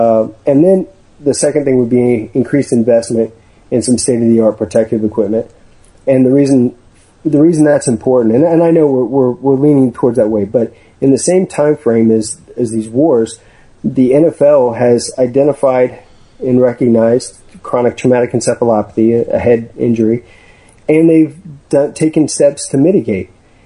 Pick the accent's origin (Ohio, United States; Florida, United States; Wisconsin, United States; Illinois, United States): Florida, United States; Miami; I've always been around the water. You know, I grew up in Miami in the water